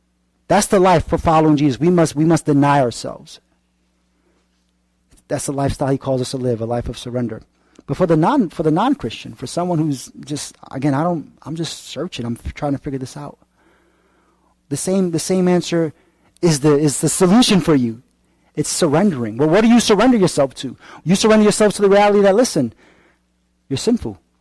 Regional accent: Bronx, New York, United States; thinking about the things I've been through from growing up in the South Bronx, the foster care.

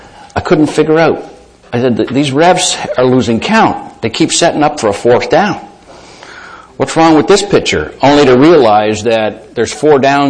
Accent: Canada; we were living in Toronto at the time. I was raised in Canada and raised on Canadian football.

